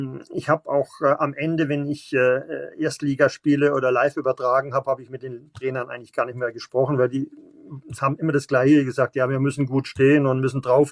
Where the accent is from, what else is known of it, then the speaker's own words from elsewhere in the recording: Munich, Bavaria, Germany; Auch als Bayer und als Münchner hier habe ich die Dortmund-Spiele damals immer absolut genossen